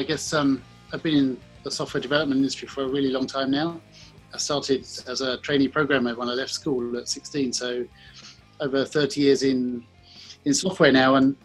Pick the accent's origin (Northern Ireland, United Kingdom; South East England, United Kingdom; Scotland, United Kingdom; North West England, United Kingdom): South East England, United Kingdom; accent: slightly Australian; also born or lived in Australia; I'm from Kent in England, and I have a little bit of Australian accent after spending a couple of years there, I'm told, but no Australian.